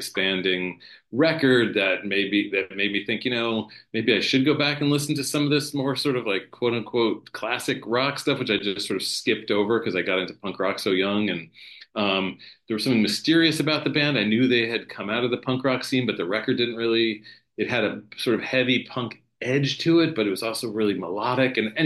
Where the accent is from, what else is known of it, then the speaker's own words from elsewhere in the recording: New Jersey, United States; I grew up in New Jersey, and I was like a punk rock, you know, like a sort of hardcore kid in New Jersey.